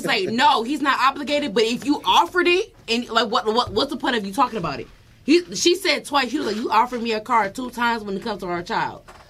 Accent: Michigan, United States; she's from my city, growing up in Michigan

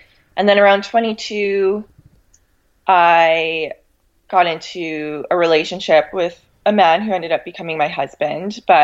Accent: Thunder Bay, Ontario, Canada; Yeah, so I've been born and raised in Thunder Bay, so I've been here my whole life.

